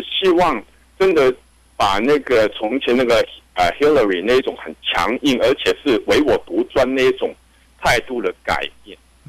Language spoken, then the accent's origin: Chinese; China; 他们对我们中国人的伤害其实太大